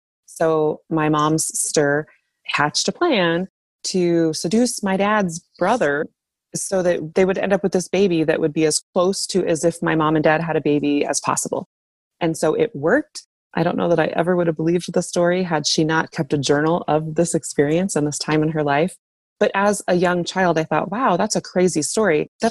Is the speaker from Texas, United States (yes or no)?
no; Iowa, United States; also born or lived in Marshalltown, Iowa; Sure. I was born in Marshalltown, Iowa, and I was adopted by a family who had tried to have babies for 10 years and was unsuccessful.